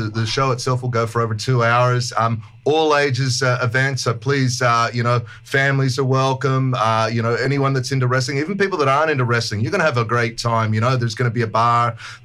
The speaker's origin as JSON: {"language": "English", "country": "Australia", "said": "I'm from Australia, but I've been around the world."}